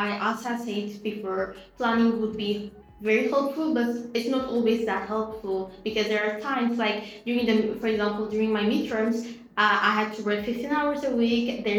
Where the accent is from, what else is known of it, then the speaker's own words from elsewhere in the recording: Ethiopia; now in Abu Dhabi, United Arab Emirates; and I'm from Ethiopia.